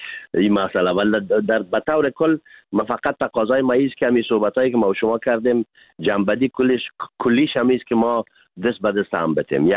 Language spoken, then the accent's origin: Persian; Afghanistan; به عنوان یک افغان کاملا بی‌طرف